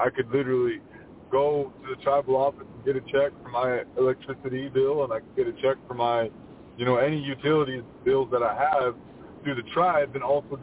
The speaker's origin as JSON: {"language": "English", "region": "Wyoming", "country": "United States", "said": "I'm Northern Rapo from Wind River."}